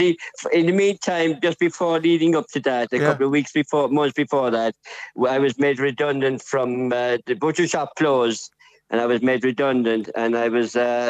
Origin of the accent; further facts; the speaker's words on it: Limerick, Munster, Ireland; born there; I was born in Limerick, and I've always sing